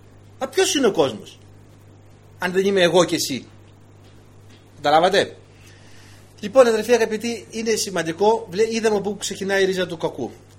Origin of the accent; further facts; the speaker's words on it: Kalavryta, Western Greece, Greece; είναι και από το χωριό μου εκεί, τα Καλάβρητα